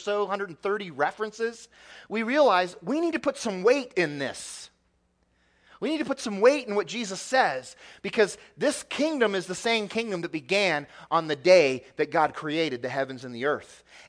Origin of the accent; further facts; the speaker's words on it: Midwest, United States; I grew up in the Midwest, not too far from the Ohio River.